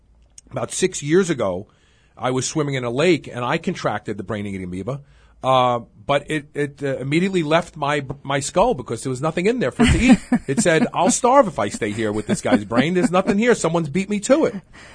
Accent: Brooklyn, New York, United States; Back when I was a kid growing up in Brooklyn, the nice way of saying the word was coochie.

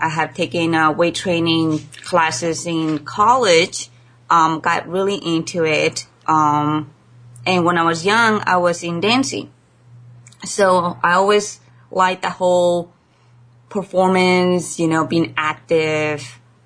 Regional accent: Mexico; even though I'm Asian, I'm consider myself Mexican too, you know, because I grew up in Mexico

